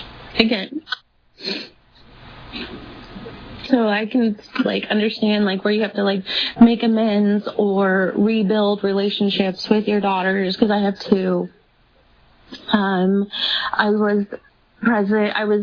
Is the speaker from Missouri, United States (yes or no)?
no; Jackson, California, United States; I am actually from Jackson, California, Northern California.